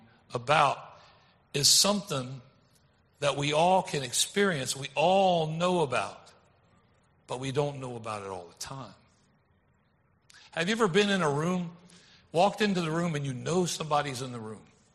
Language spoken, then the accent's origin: English; Baltimore, Maryland, United States; So I grew up in Baltimore, so sometimes I say either of them, but I'm going to say y'all today.